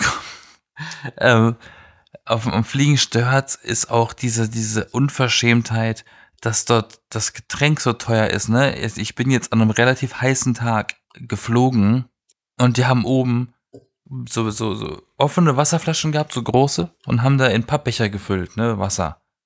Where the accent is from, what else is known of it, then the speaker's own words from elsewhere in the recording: Baden-Baden, Baden-Württemberg, Germany; In meiner Heimatstadt Baden-Baden ist der Bahnhof am Arsch der Stadt.